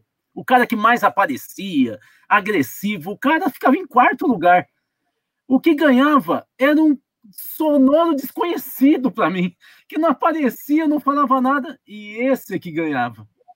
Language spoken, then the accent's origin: Portuguese; São Paulo, Brazil; now in Minas Gerais, Brazil; a minha sorte é que eu sou paulista como vocês, né?